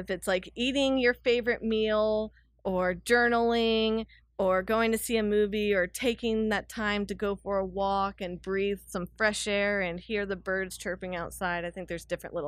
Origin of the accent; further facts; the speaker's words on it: Austin, Texas, United States; And then just growing up in Austin, of course, being by lakes and rivers and lots of trees, I've been able to soak in all that.